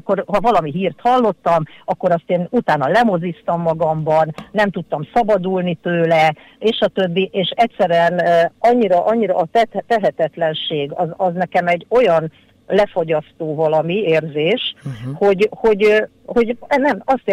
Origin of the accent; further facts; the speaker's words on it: Kaposvár, Somogy, Hungary; Kaposváron születtem, mindig városilány voltam, sőt, emeletes házban éltünk, hozzáteszem, tehát, hogy akkor értse mindenki, hogy 63 éves vagyok.